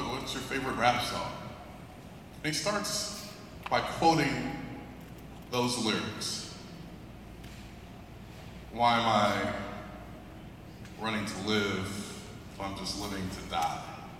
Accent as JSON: {"language": "English", "region": "California", "country": "United States", "said": "I hail from Los Angeles County, president of the County Board of Education in LA."}